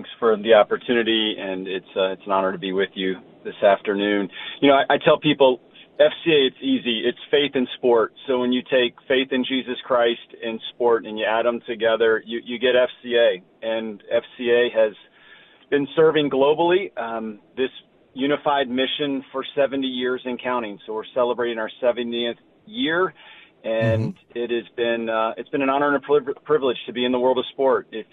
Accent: Loudoun, United States; It wasn't a part of the community that I grew up in Loudoun

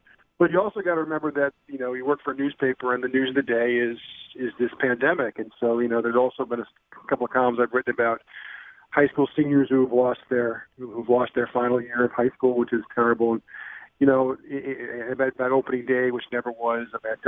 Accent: New York, United States; our hero for a lot of us who played basketball growing up on Long Island was Matt Doherty.

